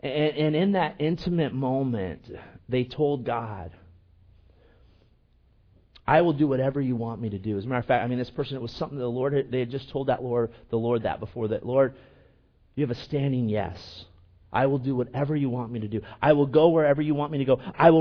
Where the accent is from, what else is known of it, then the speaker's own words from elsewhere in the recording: Okinawa, Japan; You know, like I was from Okinawa, and as I'm going through this, they're getting information.